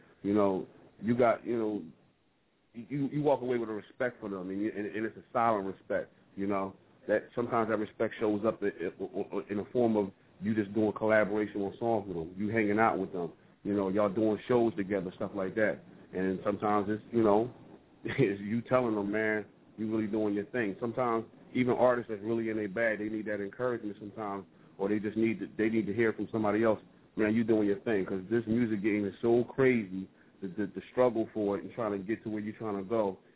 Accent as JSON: {"language": "English", "town": "Philadelphia", "region": "Pennsylvania", "country": "United States", "said": "look, he ain't representing me, and I'm from Philly, and I know he ain't representing"}